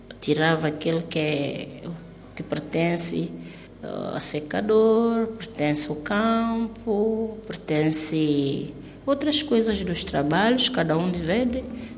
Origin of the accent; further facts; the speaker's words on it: Cape Verde; principalmente nós que viemos de Cabo Verde